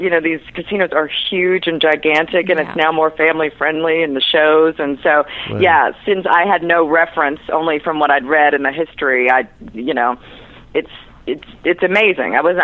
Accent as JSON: {"language": "English", "region": "Florida", "country": "United States", "tie": "born or raised there", "also_born_or_lived": "Atlanta", "said": "So I grew up in Florida, and then right after college, lived there for 12 years, completely by accident."}